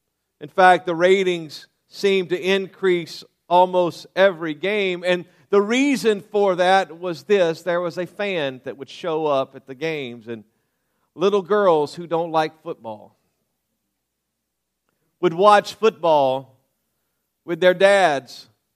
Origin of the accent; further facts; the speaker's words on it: Louisiana, United States; now in Kansas City, United States; I was raised in Louisiana, so I'm a Saints fan.